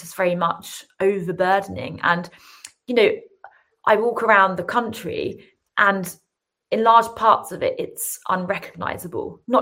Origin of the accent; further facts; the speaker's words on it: England, United Kingdom; it's totally unfair for us as British or, you know, English people to be subjected to mass migration.